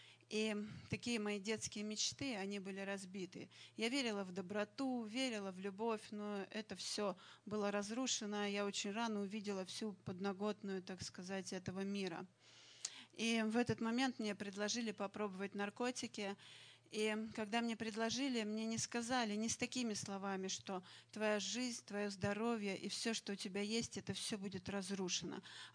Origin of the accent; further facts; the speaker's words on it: Saint Petersburg, Russia; born there; Я родилась в Санкт-Петербурге в неверующей семье, но в семье интеллигентов.